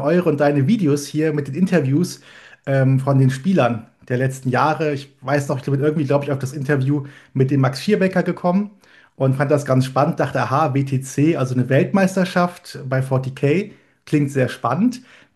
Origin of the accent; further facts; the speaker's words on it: North Rhine-Westphalia, Germany; in Köln-Bonn, wo ich herkomme